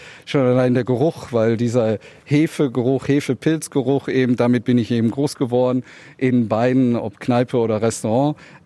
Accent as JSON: {"language": "German", "town": "Zandvoort", "region": "North Holland", "country": "Netherlands", "tie": "born or raised there", "said": "Dadurch bin ich dann in die Position gekommen, große Teile meiner Kindheit eben in Zandvoort, in den Niederlanden groß zu werden. Hatte dann dort eine Pflegefamilie"}